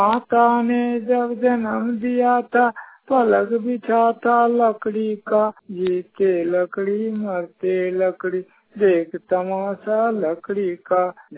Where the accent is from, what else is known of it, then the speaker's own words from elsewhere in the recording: Gosaidih, Jharkhand, India; ग्राम गोसाईडी, कोरजंडा थाना धनबाद, जिला गिरिडीह के निवासी हैं।